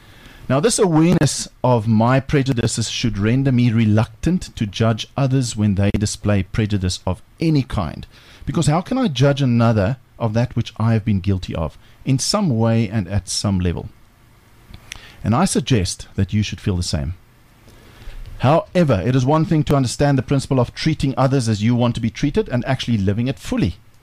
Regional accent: South Africa; I'm also a white South African male, and by the mere fact of being born and raised in South Africa, I have racism ingrained inside of me as well.

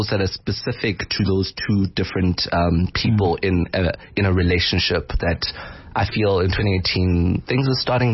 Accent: Free State, South Africa; now in Johannesburg, South Africa; I was born in the Free State, but my parents are originally from the Eastern Cape. Mm. So I spent majority of my life in the Free State and I've recently moved to Johannesburg.

